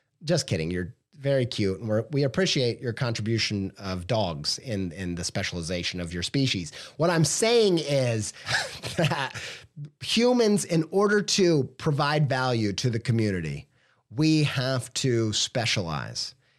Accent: Whiteland, Indiana, United States; I grew up in Whiteland, Indiana, okay?

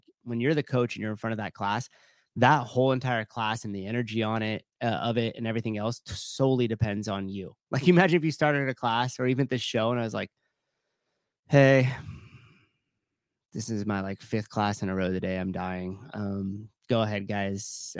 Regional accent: California, United States; Hella, because I'm from the Bay Area. Hella. I got made fun of quite a bit for saying

